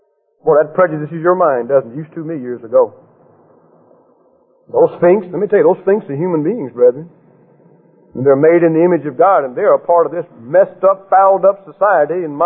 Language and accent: English; the South, United States; I grew up in the South